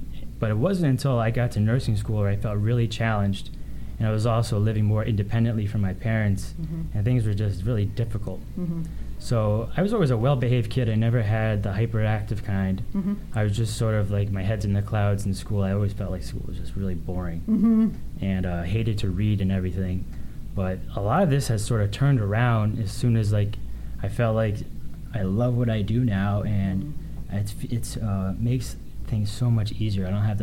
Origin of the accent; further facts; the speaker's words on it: East Coast, United States; moved away; sure. So I'm also from the East Coast and moved here 6 months ago.